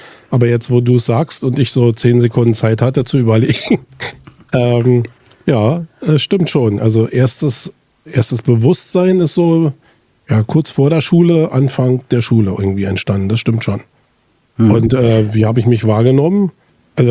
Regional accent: Berlin, Germany; Also ich bin eingemauert groß geworden faktisch, bin Kind der Transitstrecke.

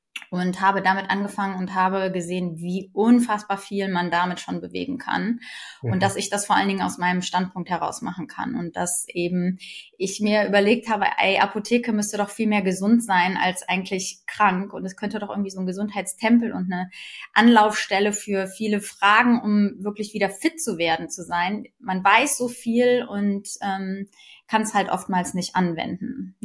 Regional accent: Cologne, North Rhine-Westphalia, Germany; Ich komme aus Köln. Ich bin Mutter von zwei Jungs und Apothekerin, selbstständige Apothekerin aus Köln mit zwei Apotheken.

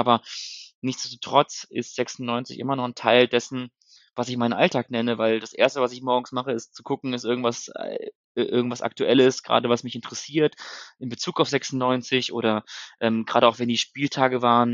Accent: Hanover, Lower Saxony, Germany; now in Hamburg, Germany; ich bin 30 Jahre alt, komme gebürtig aus Hannover, lebe jetzt seit einem Jahr in Hamburg, bin quasi der Heimatstadt so ein bisschen entflohen

